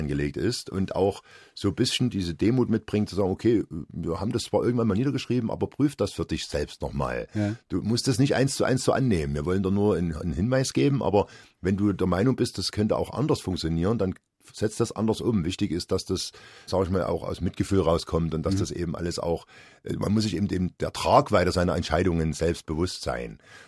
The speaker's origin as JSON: {"language": "German", "region": "East Germany", "country": "Germany", "tie": "born or raised there", "said": "ich bin im Osten aufgewachsen. Die Kirche war dort eher zu vernachlässigen, so atheistisch."}